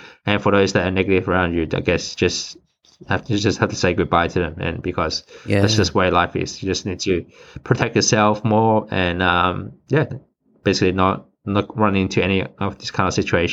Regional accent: Sydney, New South Wales, Australia; Growing up in Sydney, Australia

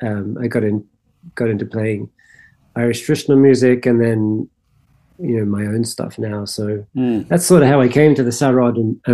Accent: Brisbane, Queensland, Australia; Well, I was born and reared in Brisbane in the east coast of Australia

